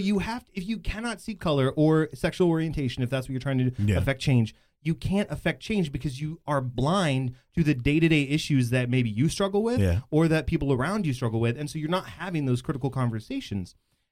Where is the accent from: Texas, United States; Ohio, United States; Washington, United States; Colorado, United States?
Texas, United States; Bedford; no, so I grew up in Bedford, and I still live there.